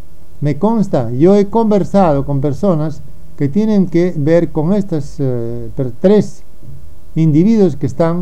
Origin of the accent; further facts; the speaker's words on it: Peru; con DNI 1038914 como ciudadano peruano.